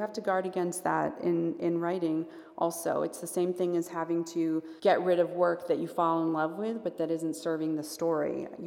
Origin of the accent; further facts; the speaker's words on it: Marblehead, Massachusetts, United States; I grew up in Marblehead, which is on the North Shore, north of Boston, and my parents both worked in the city.